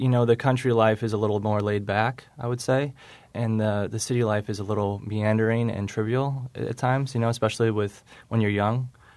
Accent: Chicago, Illinois, United States; I grew up in Chicago.

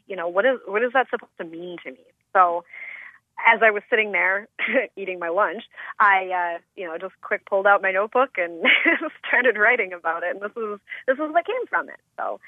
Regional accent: Madison, Wisconsin, United States; now in Mesa, United States; But, you know, I grew up in the Madison area in Wisconsin

